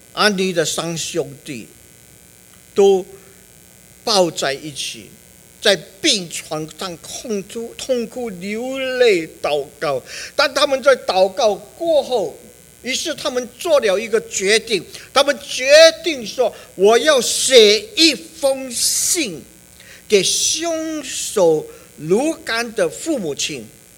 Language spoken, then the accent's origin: Chinese; China; 我们中国人常常就是以为说，我给他吃得饱、喝穿得好，送他到名校